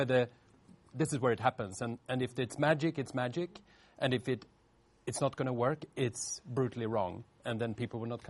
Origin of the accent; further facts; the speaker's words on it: Sweden; English is a second language; moved away; So I came from Sweden. That's very far away. And I wanted to travel.